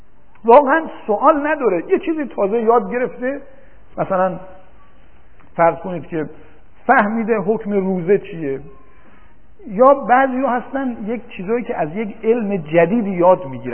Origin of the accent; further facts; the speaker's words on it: Mashhad, Razavi Khorasan, Iran; گفتم من از مشهد آمدم.